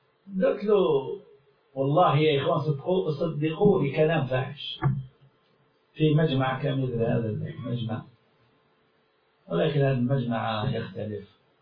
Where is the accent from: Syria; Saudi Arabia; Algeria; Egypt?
Algeria; هذا عندنا في الجزائر،